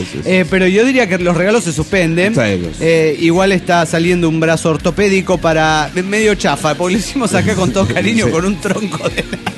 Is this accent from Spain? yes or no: no; Zapopan, Jalisco, Mexico; de Zapopan, Jalisco